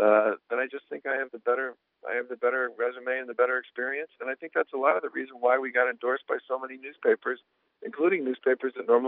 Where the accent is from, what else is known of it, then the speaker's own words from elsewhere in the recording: Massachusetts, United States; I'm from Essex County.